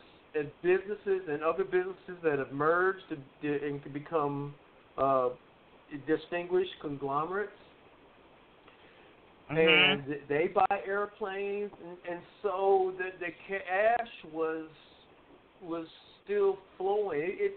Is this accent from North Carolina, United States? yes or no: no; Wichita, Kansas, United States; Like my hometown, for example, where it's the airplane capital of the world, Wichita, Kansas.